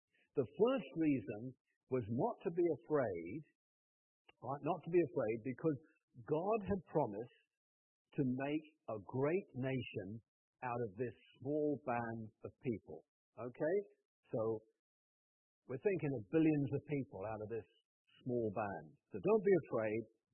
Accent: England, United Kingdom; now in Osaka, Japan; I'm from England, as you know, and people are here all over the world.

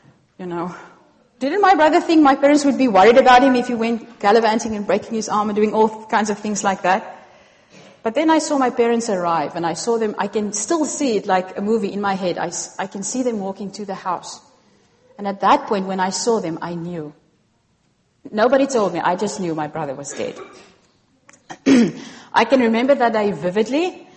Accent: Kalahari, South Africa; also born or lived in Cape Town; I was born in Cape Town. That's Table Mountain, South Africa, but grew up in the Kalahari Desert.

